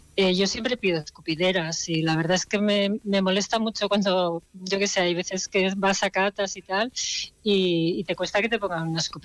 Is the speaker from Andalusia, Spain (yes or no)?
no; Basque Country, Spain; yo como soy nacido en el País Vasco y pasé allí mi primera juventud